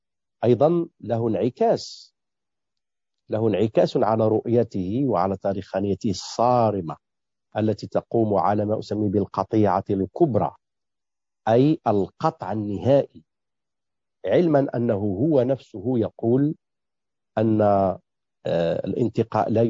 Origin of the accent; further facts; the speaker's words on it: Morocco; حزب الاستقلال عندنا في المغرب